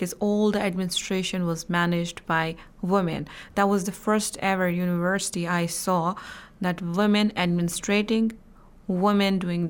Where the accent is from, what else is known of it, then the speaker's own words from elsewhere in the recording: India; since I come from India